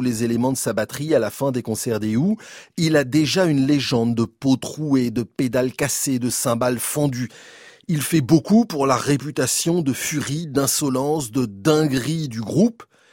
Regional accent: France

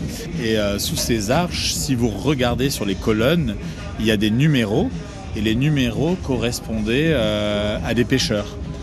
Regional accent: Nice, Provence-Alpes-Côte d'Azur, France; je suis niçois, copropriétaire du restaurant Babel Babel.

